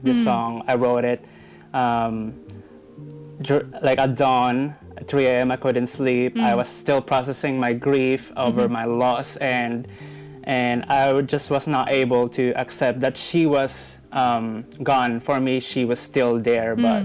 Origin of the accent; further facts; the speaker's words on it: Philippines; first language Tagalog; English is a second language; I just gave her a whole verse in Tagalog, which is just me lamenting. I am free. I am letting go in my native language.